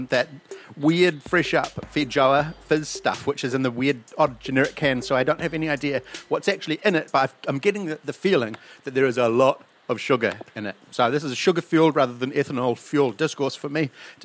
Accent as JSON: {"language": "English", "town": "Ponsonby", "region": "Auckland", "country": "New Zealand", "tie": "born or raised there", "said": "From my childhood, growing up in Ponsonby in the 70s and 80s, when it was a much more interesting suburb than it is now"}